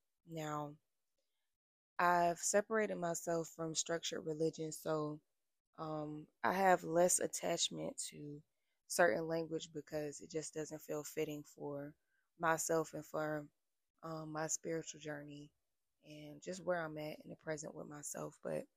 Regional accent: Florida, United States; I'm like, y'all listening more than Floridians out here, and I'm from Florida, so that's crazy.

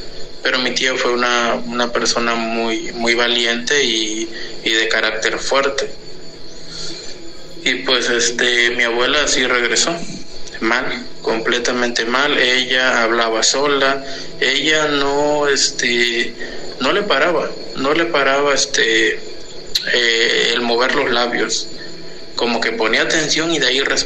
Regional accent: Chiapas, Mexico; Nosotros somos de Chiapas.

